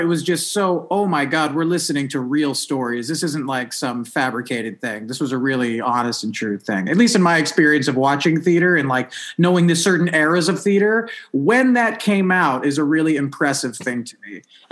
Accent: New York, United States; we're all from New York and we're all in show business

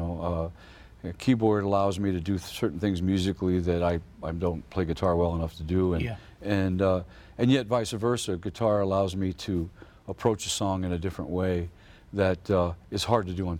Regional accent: St. Louis, Missouri, United States; when I grew up in St. Louis, it was this country was in a state of apartheid. You know, it was the 50s.

